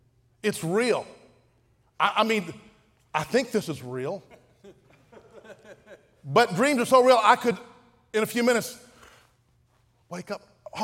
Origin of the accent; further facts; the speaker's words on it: Kentucky, United States; I'm from Kentucky. All these switches and stuff I'm not used to.